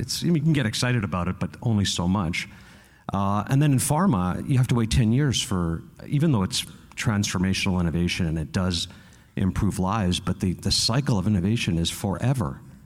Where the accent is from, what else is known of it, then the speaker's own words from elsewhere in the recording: Montreal, Quebec, Canada; I grew up in Montreal